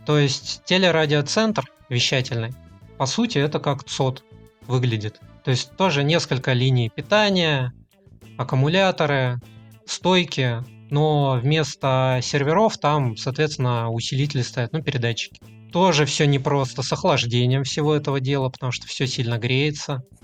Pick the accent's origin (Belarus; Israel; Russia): Russia; Novosibirsk, Novosibirsk Oblast; Я из Новосибирска. Заканчивал НГТУ в свое время, факультет радиотехники, электроники и физики.